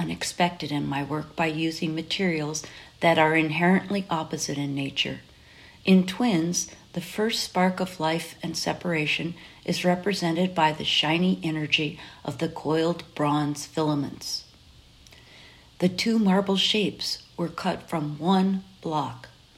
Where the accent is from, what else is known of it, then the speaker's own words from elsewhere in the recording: Colorado, United States; The marble is from my home state of Colorado.